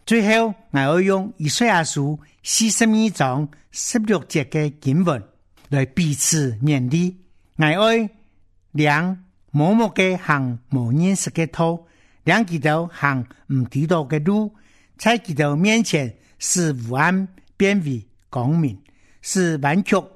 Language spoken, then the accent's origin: Chinese; China; 明年我都为中国我的故乡祷告